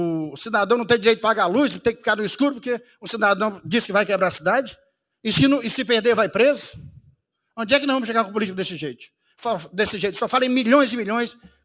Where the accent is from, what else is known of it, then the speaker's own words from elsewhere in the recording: Sena Madureira, Acre, Brazil; Eu sou natural de Serra Madureira. Nós somos 22 irmãos, todos registrados de Serra Madureira